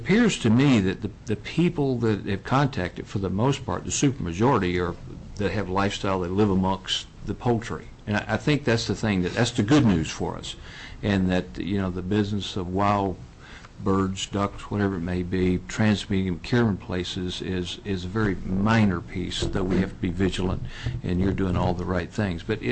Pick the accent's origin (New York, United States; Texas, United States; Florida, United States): Florida, United States; my hometown in Florida, you look at the headstones there, lots of them say 1918